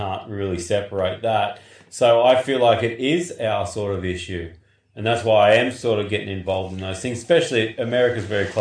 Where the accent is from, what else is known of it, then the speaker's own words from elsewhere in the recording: Australia; I know you say that, but I I'm an Australian as hell.